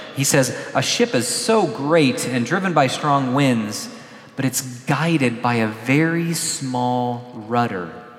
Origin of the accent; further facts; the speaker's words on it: the South, United States; We even had a phrase growing up in the South, maybe you've heard this